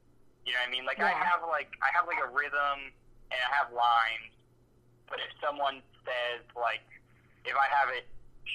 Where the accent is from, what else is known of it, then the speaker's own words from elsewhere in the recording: Georgia, United States; I guess we're from Georgia, and I really wanted to fold in, like, something believable.